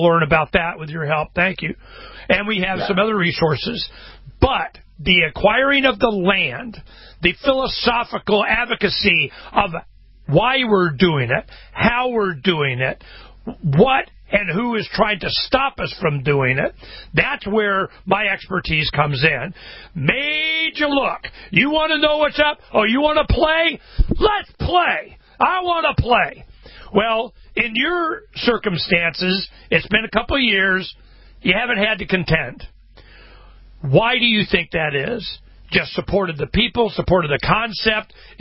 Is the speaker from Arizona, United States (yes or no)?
yes; Arizona, United States; also born or lived in Florida; You know, I'm from Florida and Arizona. Grew up, you know, all my adult life, you know, since 12, you know, in Arizona. So I'm used to it.